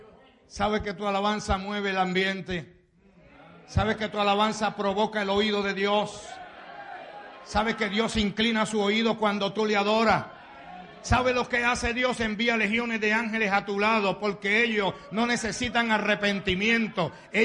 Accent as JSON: {"language": "Spanish", "country": "Puerto Rico", "said": "Vengo de la isla de Puerto Rico, lo que se le llama la isla del encanto"}